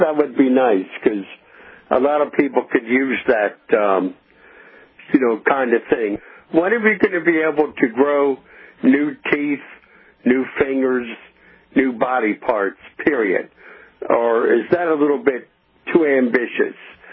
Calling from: Eldersburg, Maryland, United States; I'm calling from Maryland, from Eldersburg, Maryland.

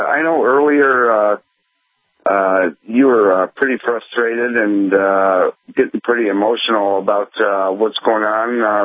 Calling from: Michigan, United States; I'm calling from Michigan.

